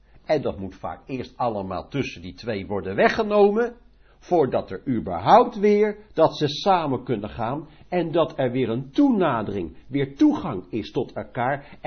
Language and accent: Dutch; Netherlands; ik ben naar het vlees, ben ik een Hollander